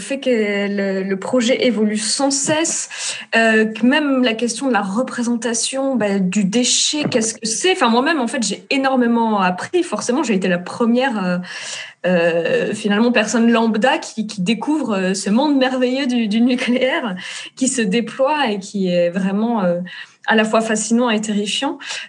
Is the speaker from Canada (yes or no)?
no; South-East, France; parce que je viens du Sud-Est.